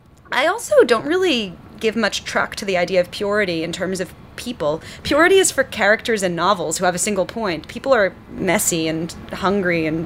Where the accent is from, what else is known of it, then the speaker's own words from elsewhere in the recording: New York City, New York, United States; I'm from New York, so it's very difficult for me to get into this mindset that a lot of people have, that the city is so brutal.